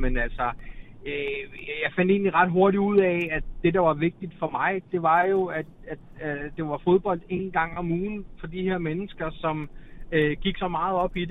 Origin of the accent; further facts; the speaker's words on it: Roskilde, Zealand, Denmark; Jamen altså, jeg kommer jo selv født og opvokset i Roskilde.